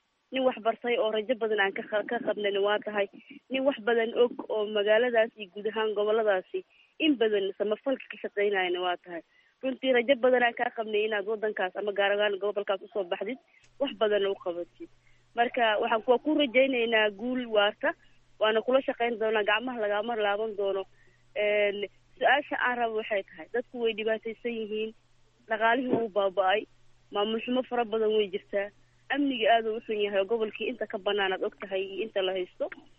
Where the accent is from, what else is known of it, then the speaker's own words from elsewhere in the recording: Beledweyne, Hirshabelle, Somalia; Aniga waxaan kasoo jeedaa Iraan, aan kasoo jeedaa gaar ahaan magaalada Beledweyne aan ku dhashay.